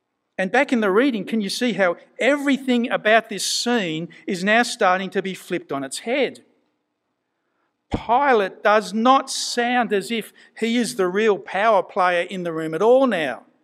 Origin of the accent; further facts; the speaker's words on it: New South Wales, Australia; in the little competition in my hometown, I actually did okay, so that one year I foolishly decided to enter myself in the New South Wales Country Championships down in Sydney